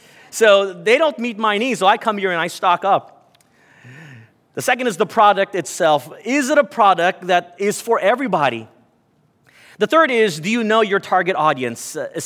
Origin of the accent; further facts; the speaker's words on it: Texas, United States; although I'm a big guy, growing up in Texas, born and bred on Texas meat, I get over there and I'm a giant.